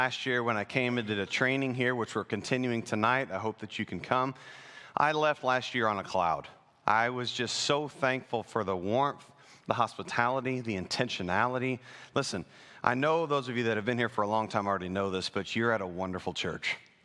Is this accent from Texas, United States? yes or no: yes; Wylie, Texas, United States; now in Centennial, United States; But we all live in Centennial, Colorado, but Kristen and I are from North Texas. So we're from Wylie, Texas.